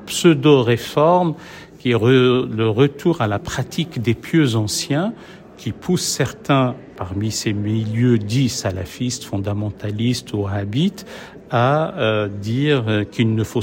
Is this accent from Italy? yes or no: no; France; Chez nous, en France